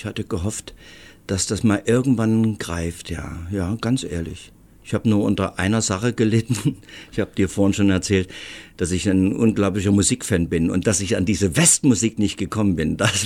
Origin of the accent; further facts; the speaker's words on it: Germany; meine Jugend war in der DDR